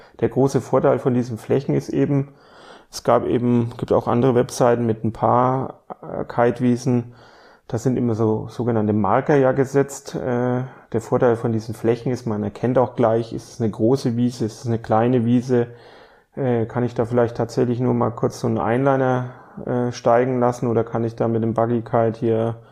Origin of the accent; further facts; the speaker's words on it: Bavaria, Germany; accent: Franconian; now in Bremen, Germany; ich komme ursprünglich aus Franken. Man wird es sicherlich auch noch hören. 2,5 Jahre bin ich jetzt in Bremen. In der kurzen Zeit kriege ich meinen Dialekt nicht weg.